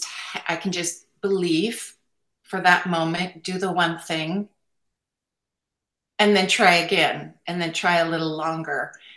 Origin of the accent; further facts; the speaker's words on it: Bigfork, Montana, United States; we grew up in Montana, and we have this little cabin and a bunkhouse, a sod roof cabin on a river there, Big Fork, Montana, if anyone has heard.